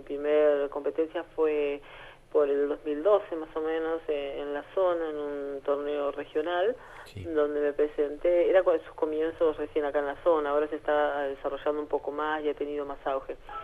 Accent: Neuquén, Argentina; also born or lived in Buenos Aires; No se pierde, pero no se pierde, no porque uno siempre diga, ay, soy de Neuquén

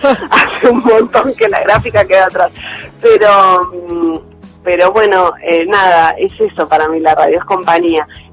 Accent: Lomas de Zamora, Buenos Aires Province, Argentina; mis primeros recuerdos de la radio en mi casa, en la infancia, en Lomas, yo nací y crecí en Lomas de Zamora, la radio estaba prendida todo el día

